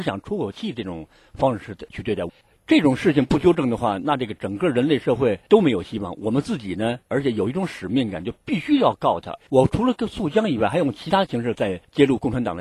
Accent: Beijing, China; 我呢今年是50周岁，我出生在中国的这个北京啊，而且也在北京长大

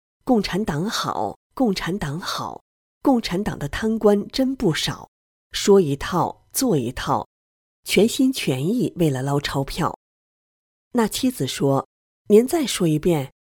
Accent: Beijing, China; 咱们都是北京人

